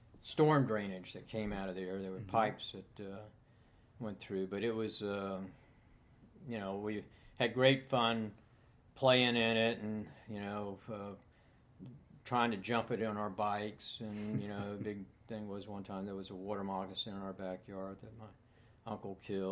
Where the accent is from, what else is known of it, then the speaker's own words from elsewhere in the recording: Tampa, Florida, United States; I was born in Tampa, Florida in 1951, the old St. Joseph Hospital in Tampa Heights. My mother was raised in Tampa. You know, we're sixth, seventh generation Floridian.